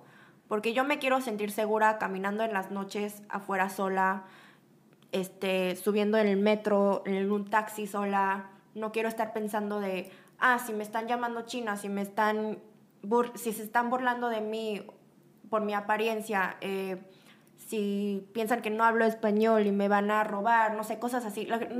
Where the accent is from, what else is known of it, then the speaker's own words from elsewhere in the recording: South Korea; Creo que es más conveniente solo porque sí somos coreanos.